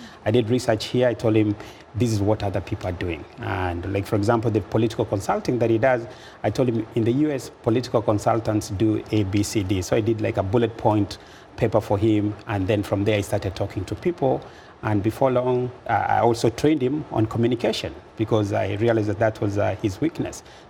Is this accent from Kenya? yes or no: yes; Kericho, Kenya; now in United States; So that's where I was born. My parents are from Kisii, but I was born in Kericho. born, schooled, raised in Kericho.